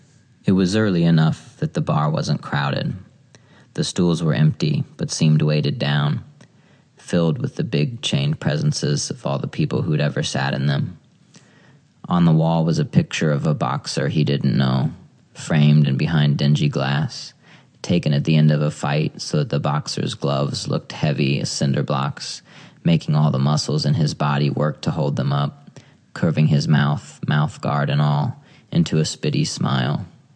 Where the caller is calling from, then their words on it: Ohio, United States; I'm reading from Ohio.